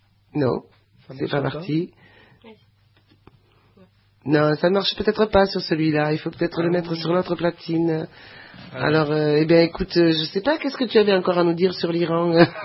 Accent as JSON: {"language": "French", "region": "Auvergne-Rhône-Alpes", "country": "France", "said": "je suis d'ici, hein, ouais. Je suis de l'Ardèche."}